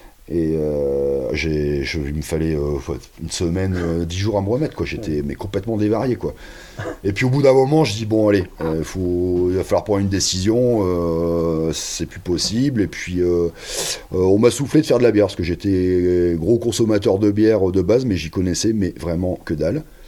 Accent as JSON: {"language": "French", "region": "Hauts-de-France", "country": "France", "said": "Bah ouais, hein, moi je suis du Douaisis."}